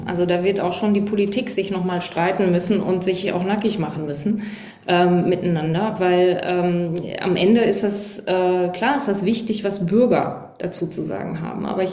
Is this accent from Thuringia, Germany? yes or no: yes; Thuringia, Germany; Ich bin aus Thüringen, Kinder- und Jugendpsychotherapeutin.